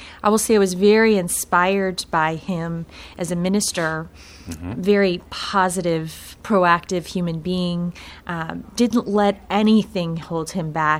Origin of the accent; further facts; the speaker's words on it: Virginia, United States; So I am mostly from Virginia growing up.